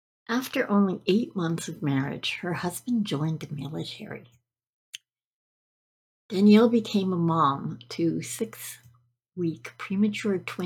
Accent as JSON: {"language": "English", "region": "Scotland", "country": "United Kingdom", "said": "My parents came from Scotland. I came from Scotland."}